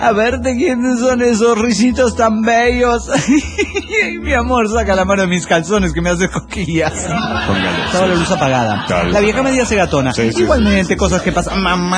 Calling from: Cuernavaca, Morelos, Mexico; de Cuernavaca, Morelos, México.

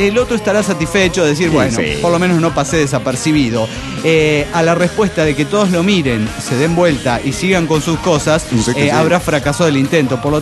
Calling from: Lima, Peru; Soy el Barranquios de Lima, Perú.

